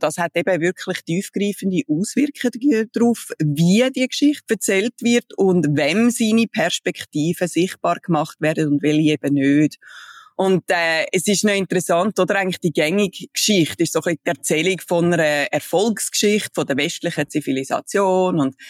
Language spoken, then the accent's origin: German; United States; wer sind wir als Amerikaner und wer ist tatsächlich Amerikaner und Amerikanerin